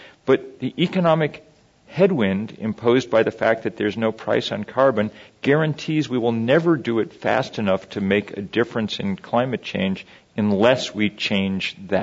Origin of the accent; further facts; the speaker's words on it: Vermont, United States; I bring you good tidings from my home state of Vermont, the only state in the union that's banned fracking at this point.